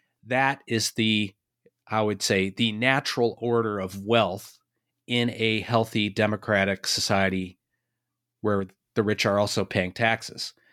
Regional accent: Boston, Massachusetts, United States; And, you know, I'm from Boston. Boston was sort of an early center of family offices.

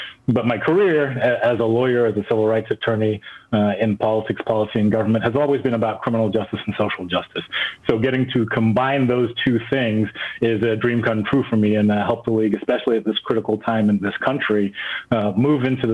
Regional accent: England, United Kingdom; now in United States; I was a kid growing up in England

